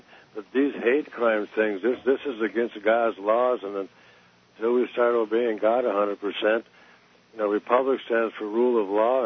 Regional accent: Wisconsin, United States; I'm from Wisconsin.

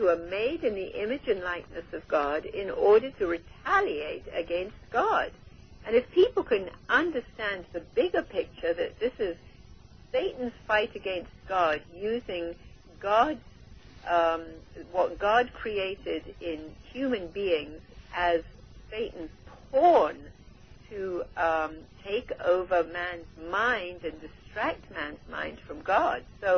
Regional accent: India; I feel so blessed that I was born and raised in India

